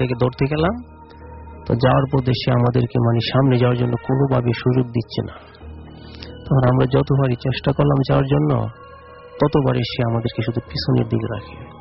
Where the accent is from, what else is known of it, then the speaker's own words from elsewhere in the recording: Nikli, Dhaka Division, Bangladesh; আমি কিশোরগঞ্জ থেকে আসছি, আমাদের নিকলী উপজেলা সাতির চৌগ্রাম থেকে।